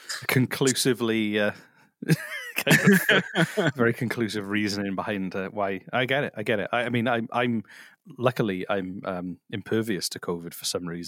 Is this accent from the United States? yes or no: no; United Kingdom; So, and what I found was that, like, as someone from the UK, there are lots of guns in Canada.